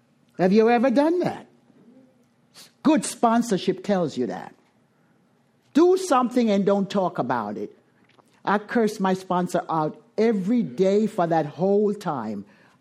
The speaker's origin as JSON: {"language": "English", "country": "Jamaica", "said": "I am Jamaican. I speak with my hands and my body."}